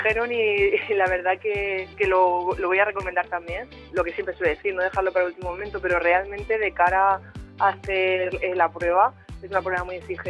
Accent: Orihuela, Valencian Community, Spain; porque yo soy de Orihuela y para mí fue importantísimo eso.

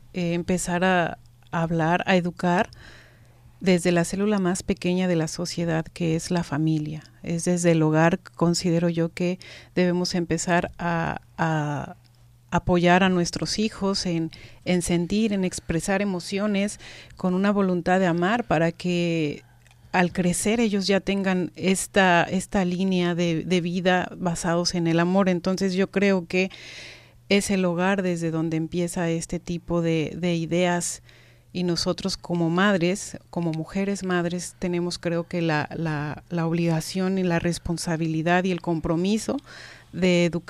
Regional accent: Mexico; Jalisco 243, en Baja California 222, en Chihuahua 213, y bueno, esos son los datos más abrumadores en mi país.

